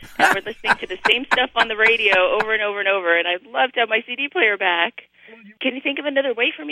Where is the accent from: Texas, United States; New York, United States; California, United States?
California, United States; Moorpark; Hi, I'm from Moore Park, California.